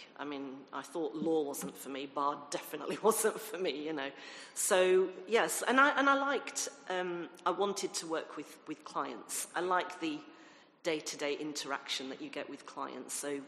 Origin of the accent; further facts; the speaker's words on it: Bradford, Yorkshire and the Humber, United Kingdom; I'm originally from Bradford, and I went to a state school.